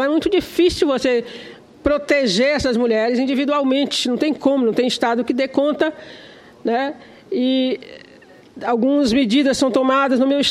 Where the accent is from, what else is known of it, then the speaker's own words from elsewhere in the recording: Piauí, Brazil; está sendo investigado lá no meu estado, né? E a gente vai saber daqui a pouco. Mas é preocupante isso, que eu não sei se é só no Piauí